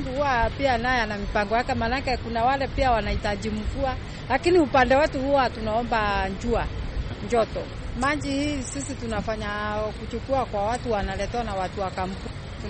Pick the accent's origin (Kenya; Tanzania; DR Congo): Kenya; Kirinyaga County; now in Mombasa, Kenya; nimetoka Kirinyaga County, lakini mimi ni mkaanji wa Mombasa.